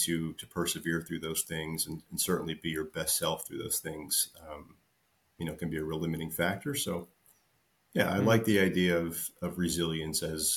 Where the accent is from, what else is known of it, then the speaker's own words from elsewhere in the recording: Florida, United States; So I grew up in South Florida, as I mentioned, and, you know, golf is everywhere.